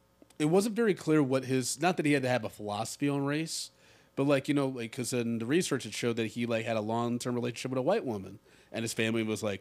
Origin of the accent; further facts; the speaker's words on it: Michigan, United States; Connecticut and Pennsylvania, those are the only places, and mind you, I grew up in Michigan.